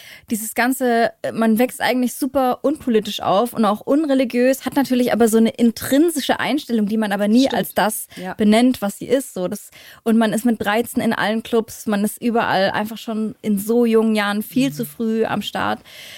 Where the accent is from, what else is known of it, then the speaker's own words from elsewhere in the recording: Leipzig, Saxony, Germany; Ich komme aus Leipzig, zwar in Konnewitz geboren, aber wir waren dann so ein bisschen auf dem am Rand, haben wir gewohnt.